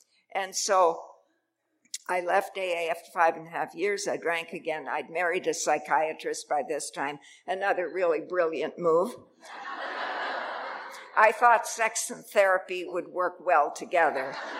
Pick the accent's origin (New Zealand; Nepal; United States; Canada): Canada; Humboldt, Saskatchewan; By the way, I'm from Humboldt, Saskatchewan. Everybody knows Humboldt, Saskatchewan these days, don't you?